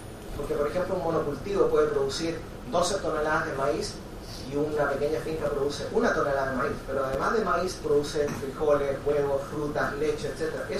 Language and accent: Spanish; Chile; Nosotros en América Latina, a pesar que en el Cono Sur, yo vengo de Chile